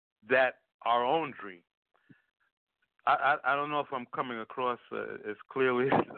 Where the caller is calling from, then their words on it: Stone Mountain, Georgia, United States; I'm calling from Stone Mountain, Georgia.